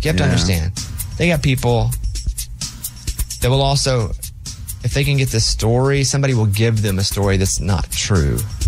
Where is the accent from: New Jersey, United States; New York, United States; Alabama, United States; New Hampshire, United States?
New Hampshire, United States; now in Arkansas, United States; I'm not actually from Arkansas. I'm someone from the Northeast that was planted here in country music.